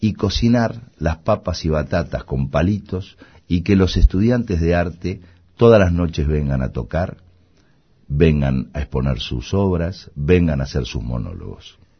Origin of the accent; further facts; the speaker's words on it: Argentina; Me gustaría que la selección argentina juegue como los argentinos somos